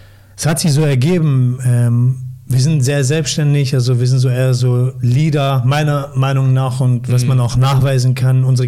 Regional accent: Germany; also born or lived in Syria; Geboren in Syrien. Wir sind 94 hier rübergekommen. Ich war noch nicht mal 10. Quasi hier aufgewachsen.

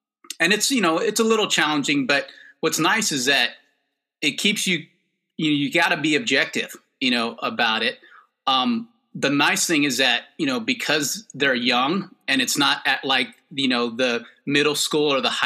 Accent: Berkeley, California, United States; So, it was interesting when I grew up in the East Bay in Berkeley.

